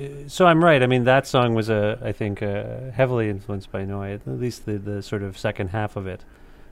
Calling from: Ontario, Canada; I'm calling from Ontario.

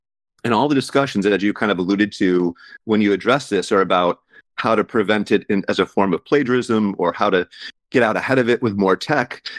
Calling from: Seattle, Washington, United States; I'm calling from Seattle.

